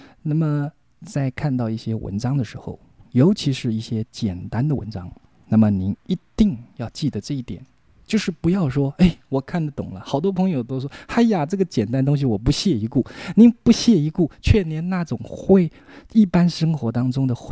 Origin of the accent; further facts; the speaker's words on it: China; 我们在我们中国人礼貌上面一定请人家喝，对不对？